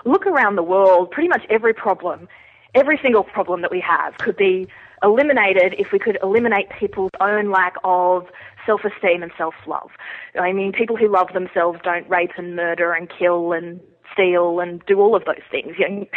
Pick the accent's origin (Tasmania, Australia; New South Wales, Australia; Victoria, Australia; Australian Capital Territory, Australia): New South Wales, Australia; Sydney; We grew up in Narrabeen in Sydney's northern beaches area, which sounds really nice, but if you know anything about that area, you know that Narrabeen's like, you know, the Bogan area of the nicer area.